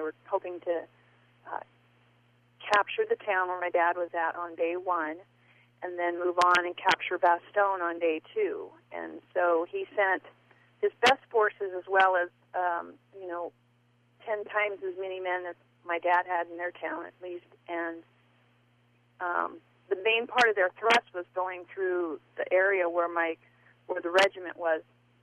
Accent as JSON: {"language": "English", "town": "Kimballton", "region": "Iowa", "country": "United States", "tie": "born or raised there", "lives_now": "Portland, United States", "said": "I live in Portland, Oregon."}